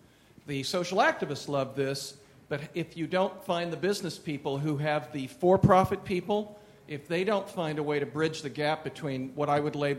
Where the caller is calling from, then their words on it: Denver, Colorado, United States; I'm in from Denver, Colorado.